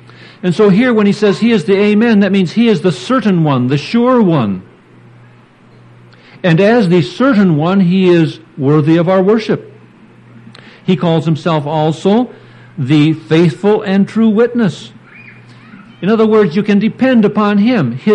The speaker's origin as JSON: {"language": "English", "region": "Michigan", "country": "United States", "said": "But Michiganders, and so we get around it by saying, I'm from Michigan."}